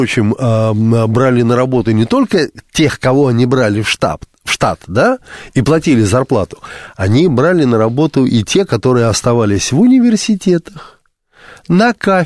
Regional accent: Germany; я в детство провел в Германии.

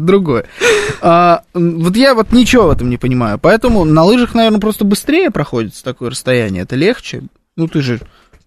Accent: Krasnogorsk, Moscow Oblast, Russia; Я из Красногорска, из прекрасного города. Московская область.

